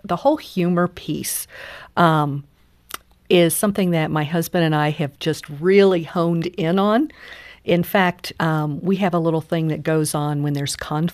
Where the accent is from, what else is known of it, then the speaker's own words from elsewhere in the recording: Cincinnati, Ohio, United States; We're from Cincinnati.